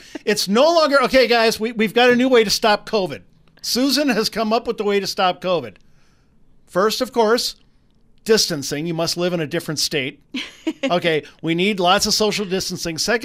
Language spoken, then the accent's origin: English; Wisconsin, United States; I'm from Wisconsin. We drink milk and beer, sometimes together.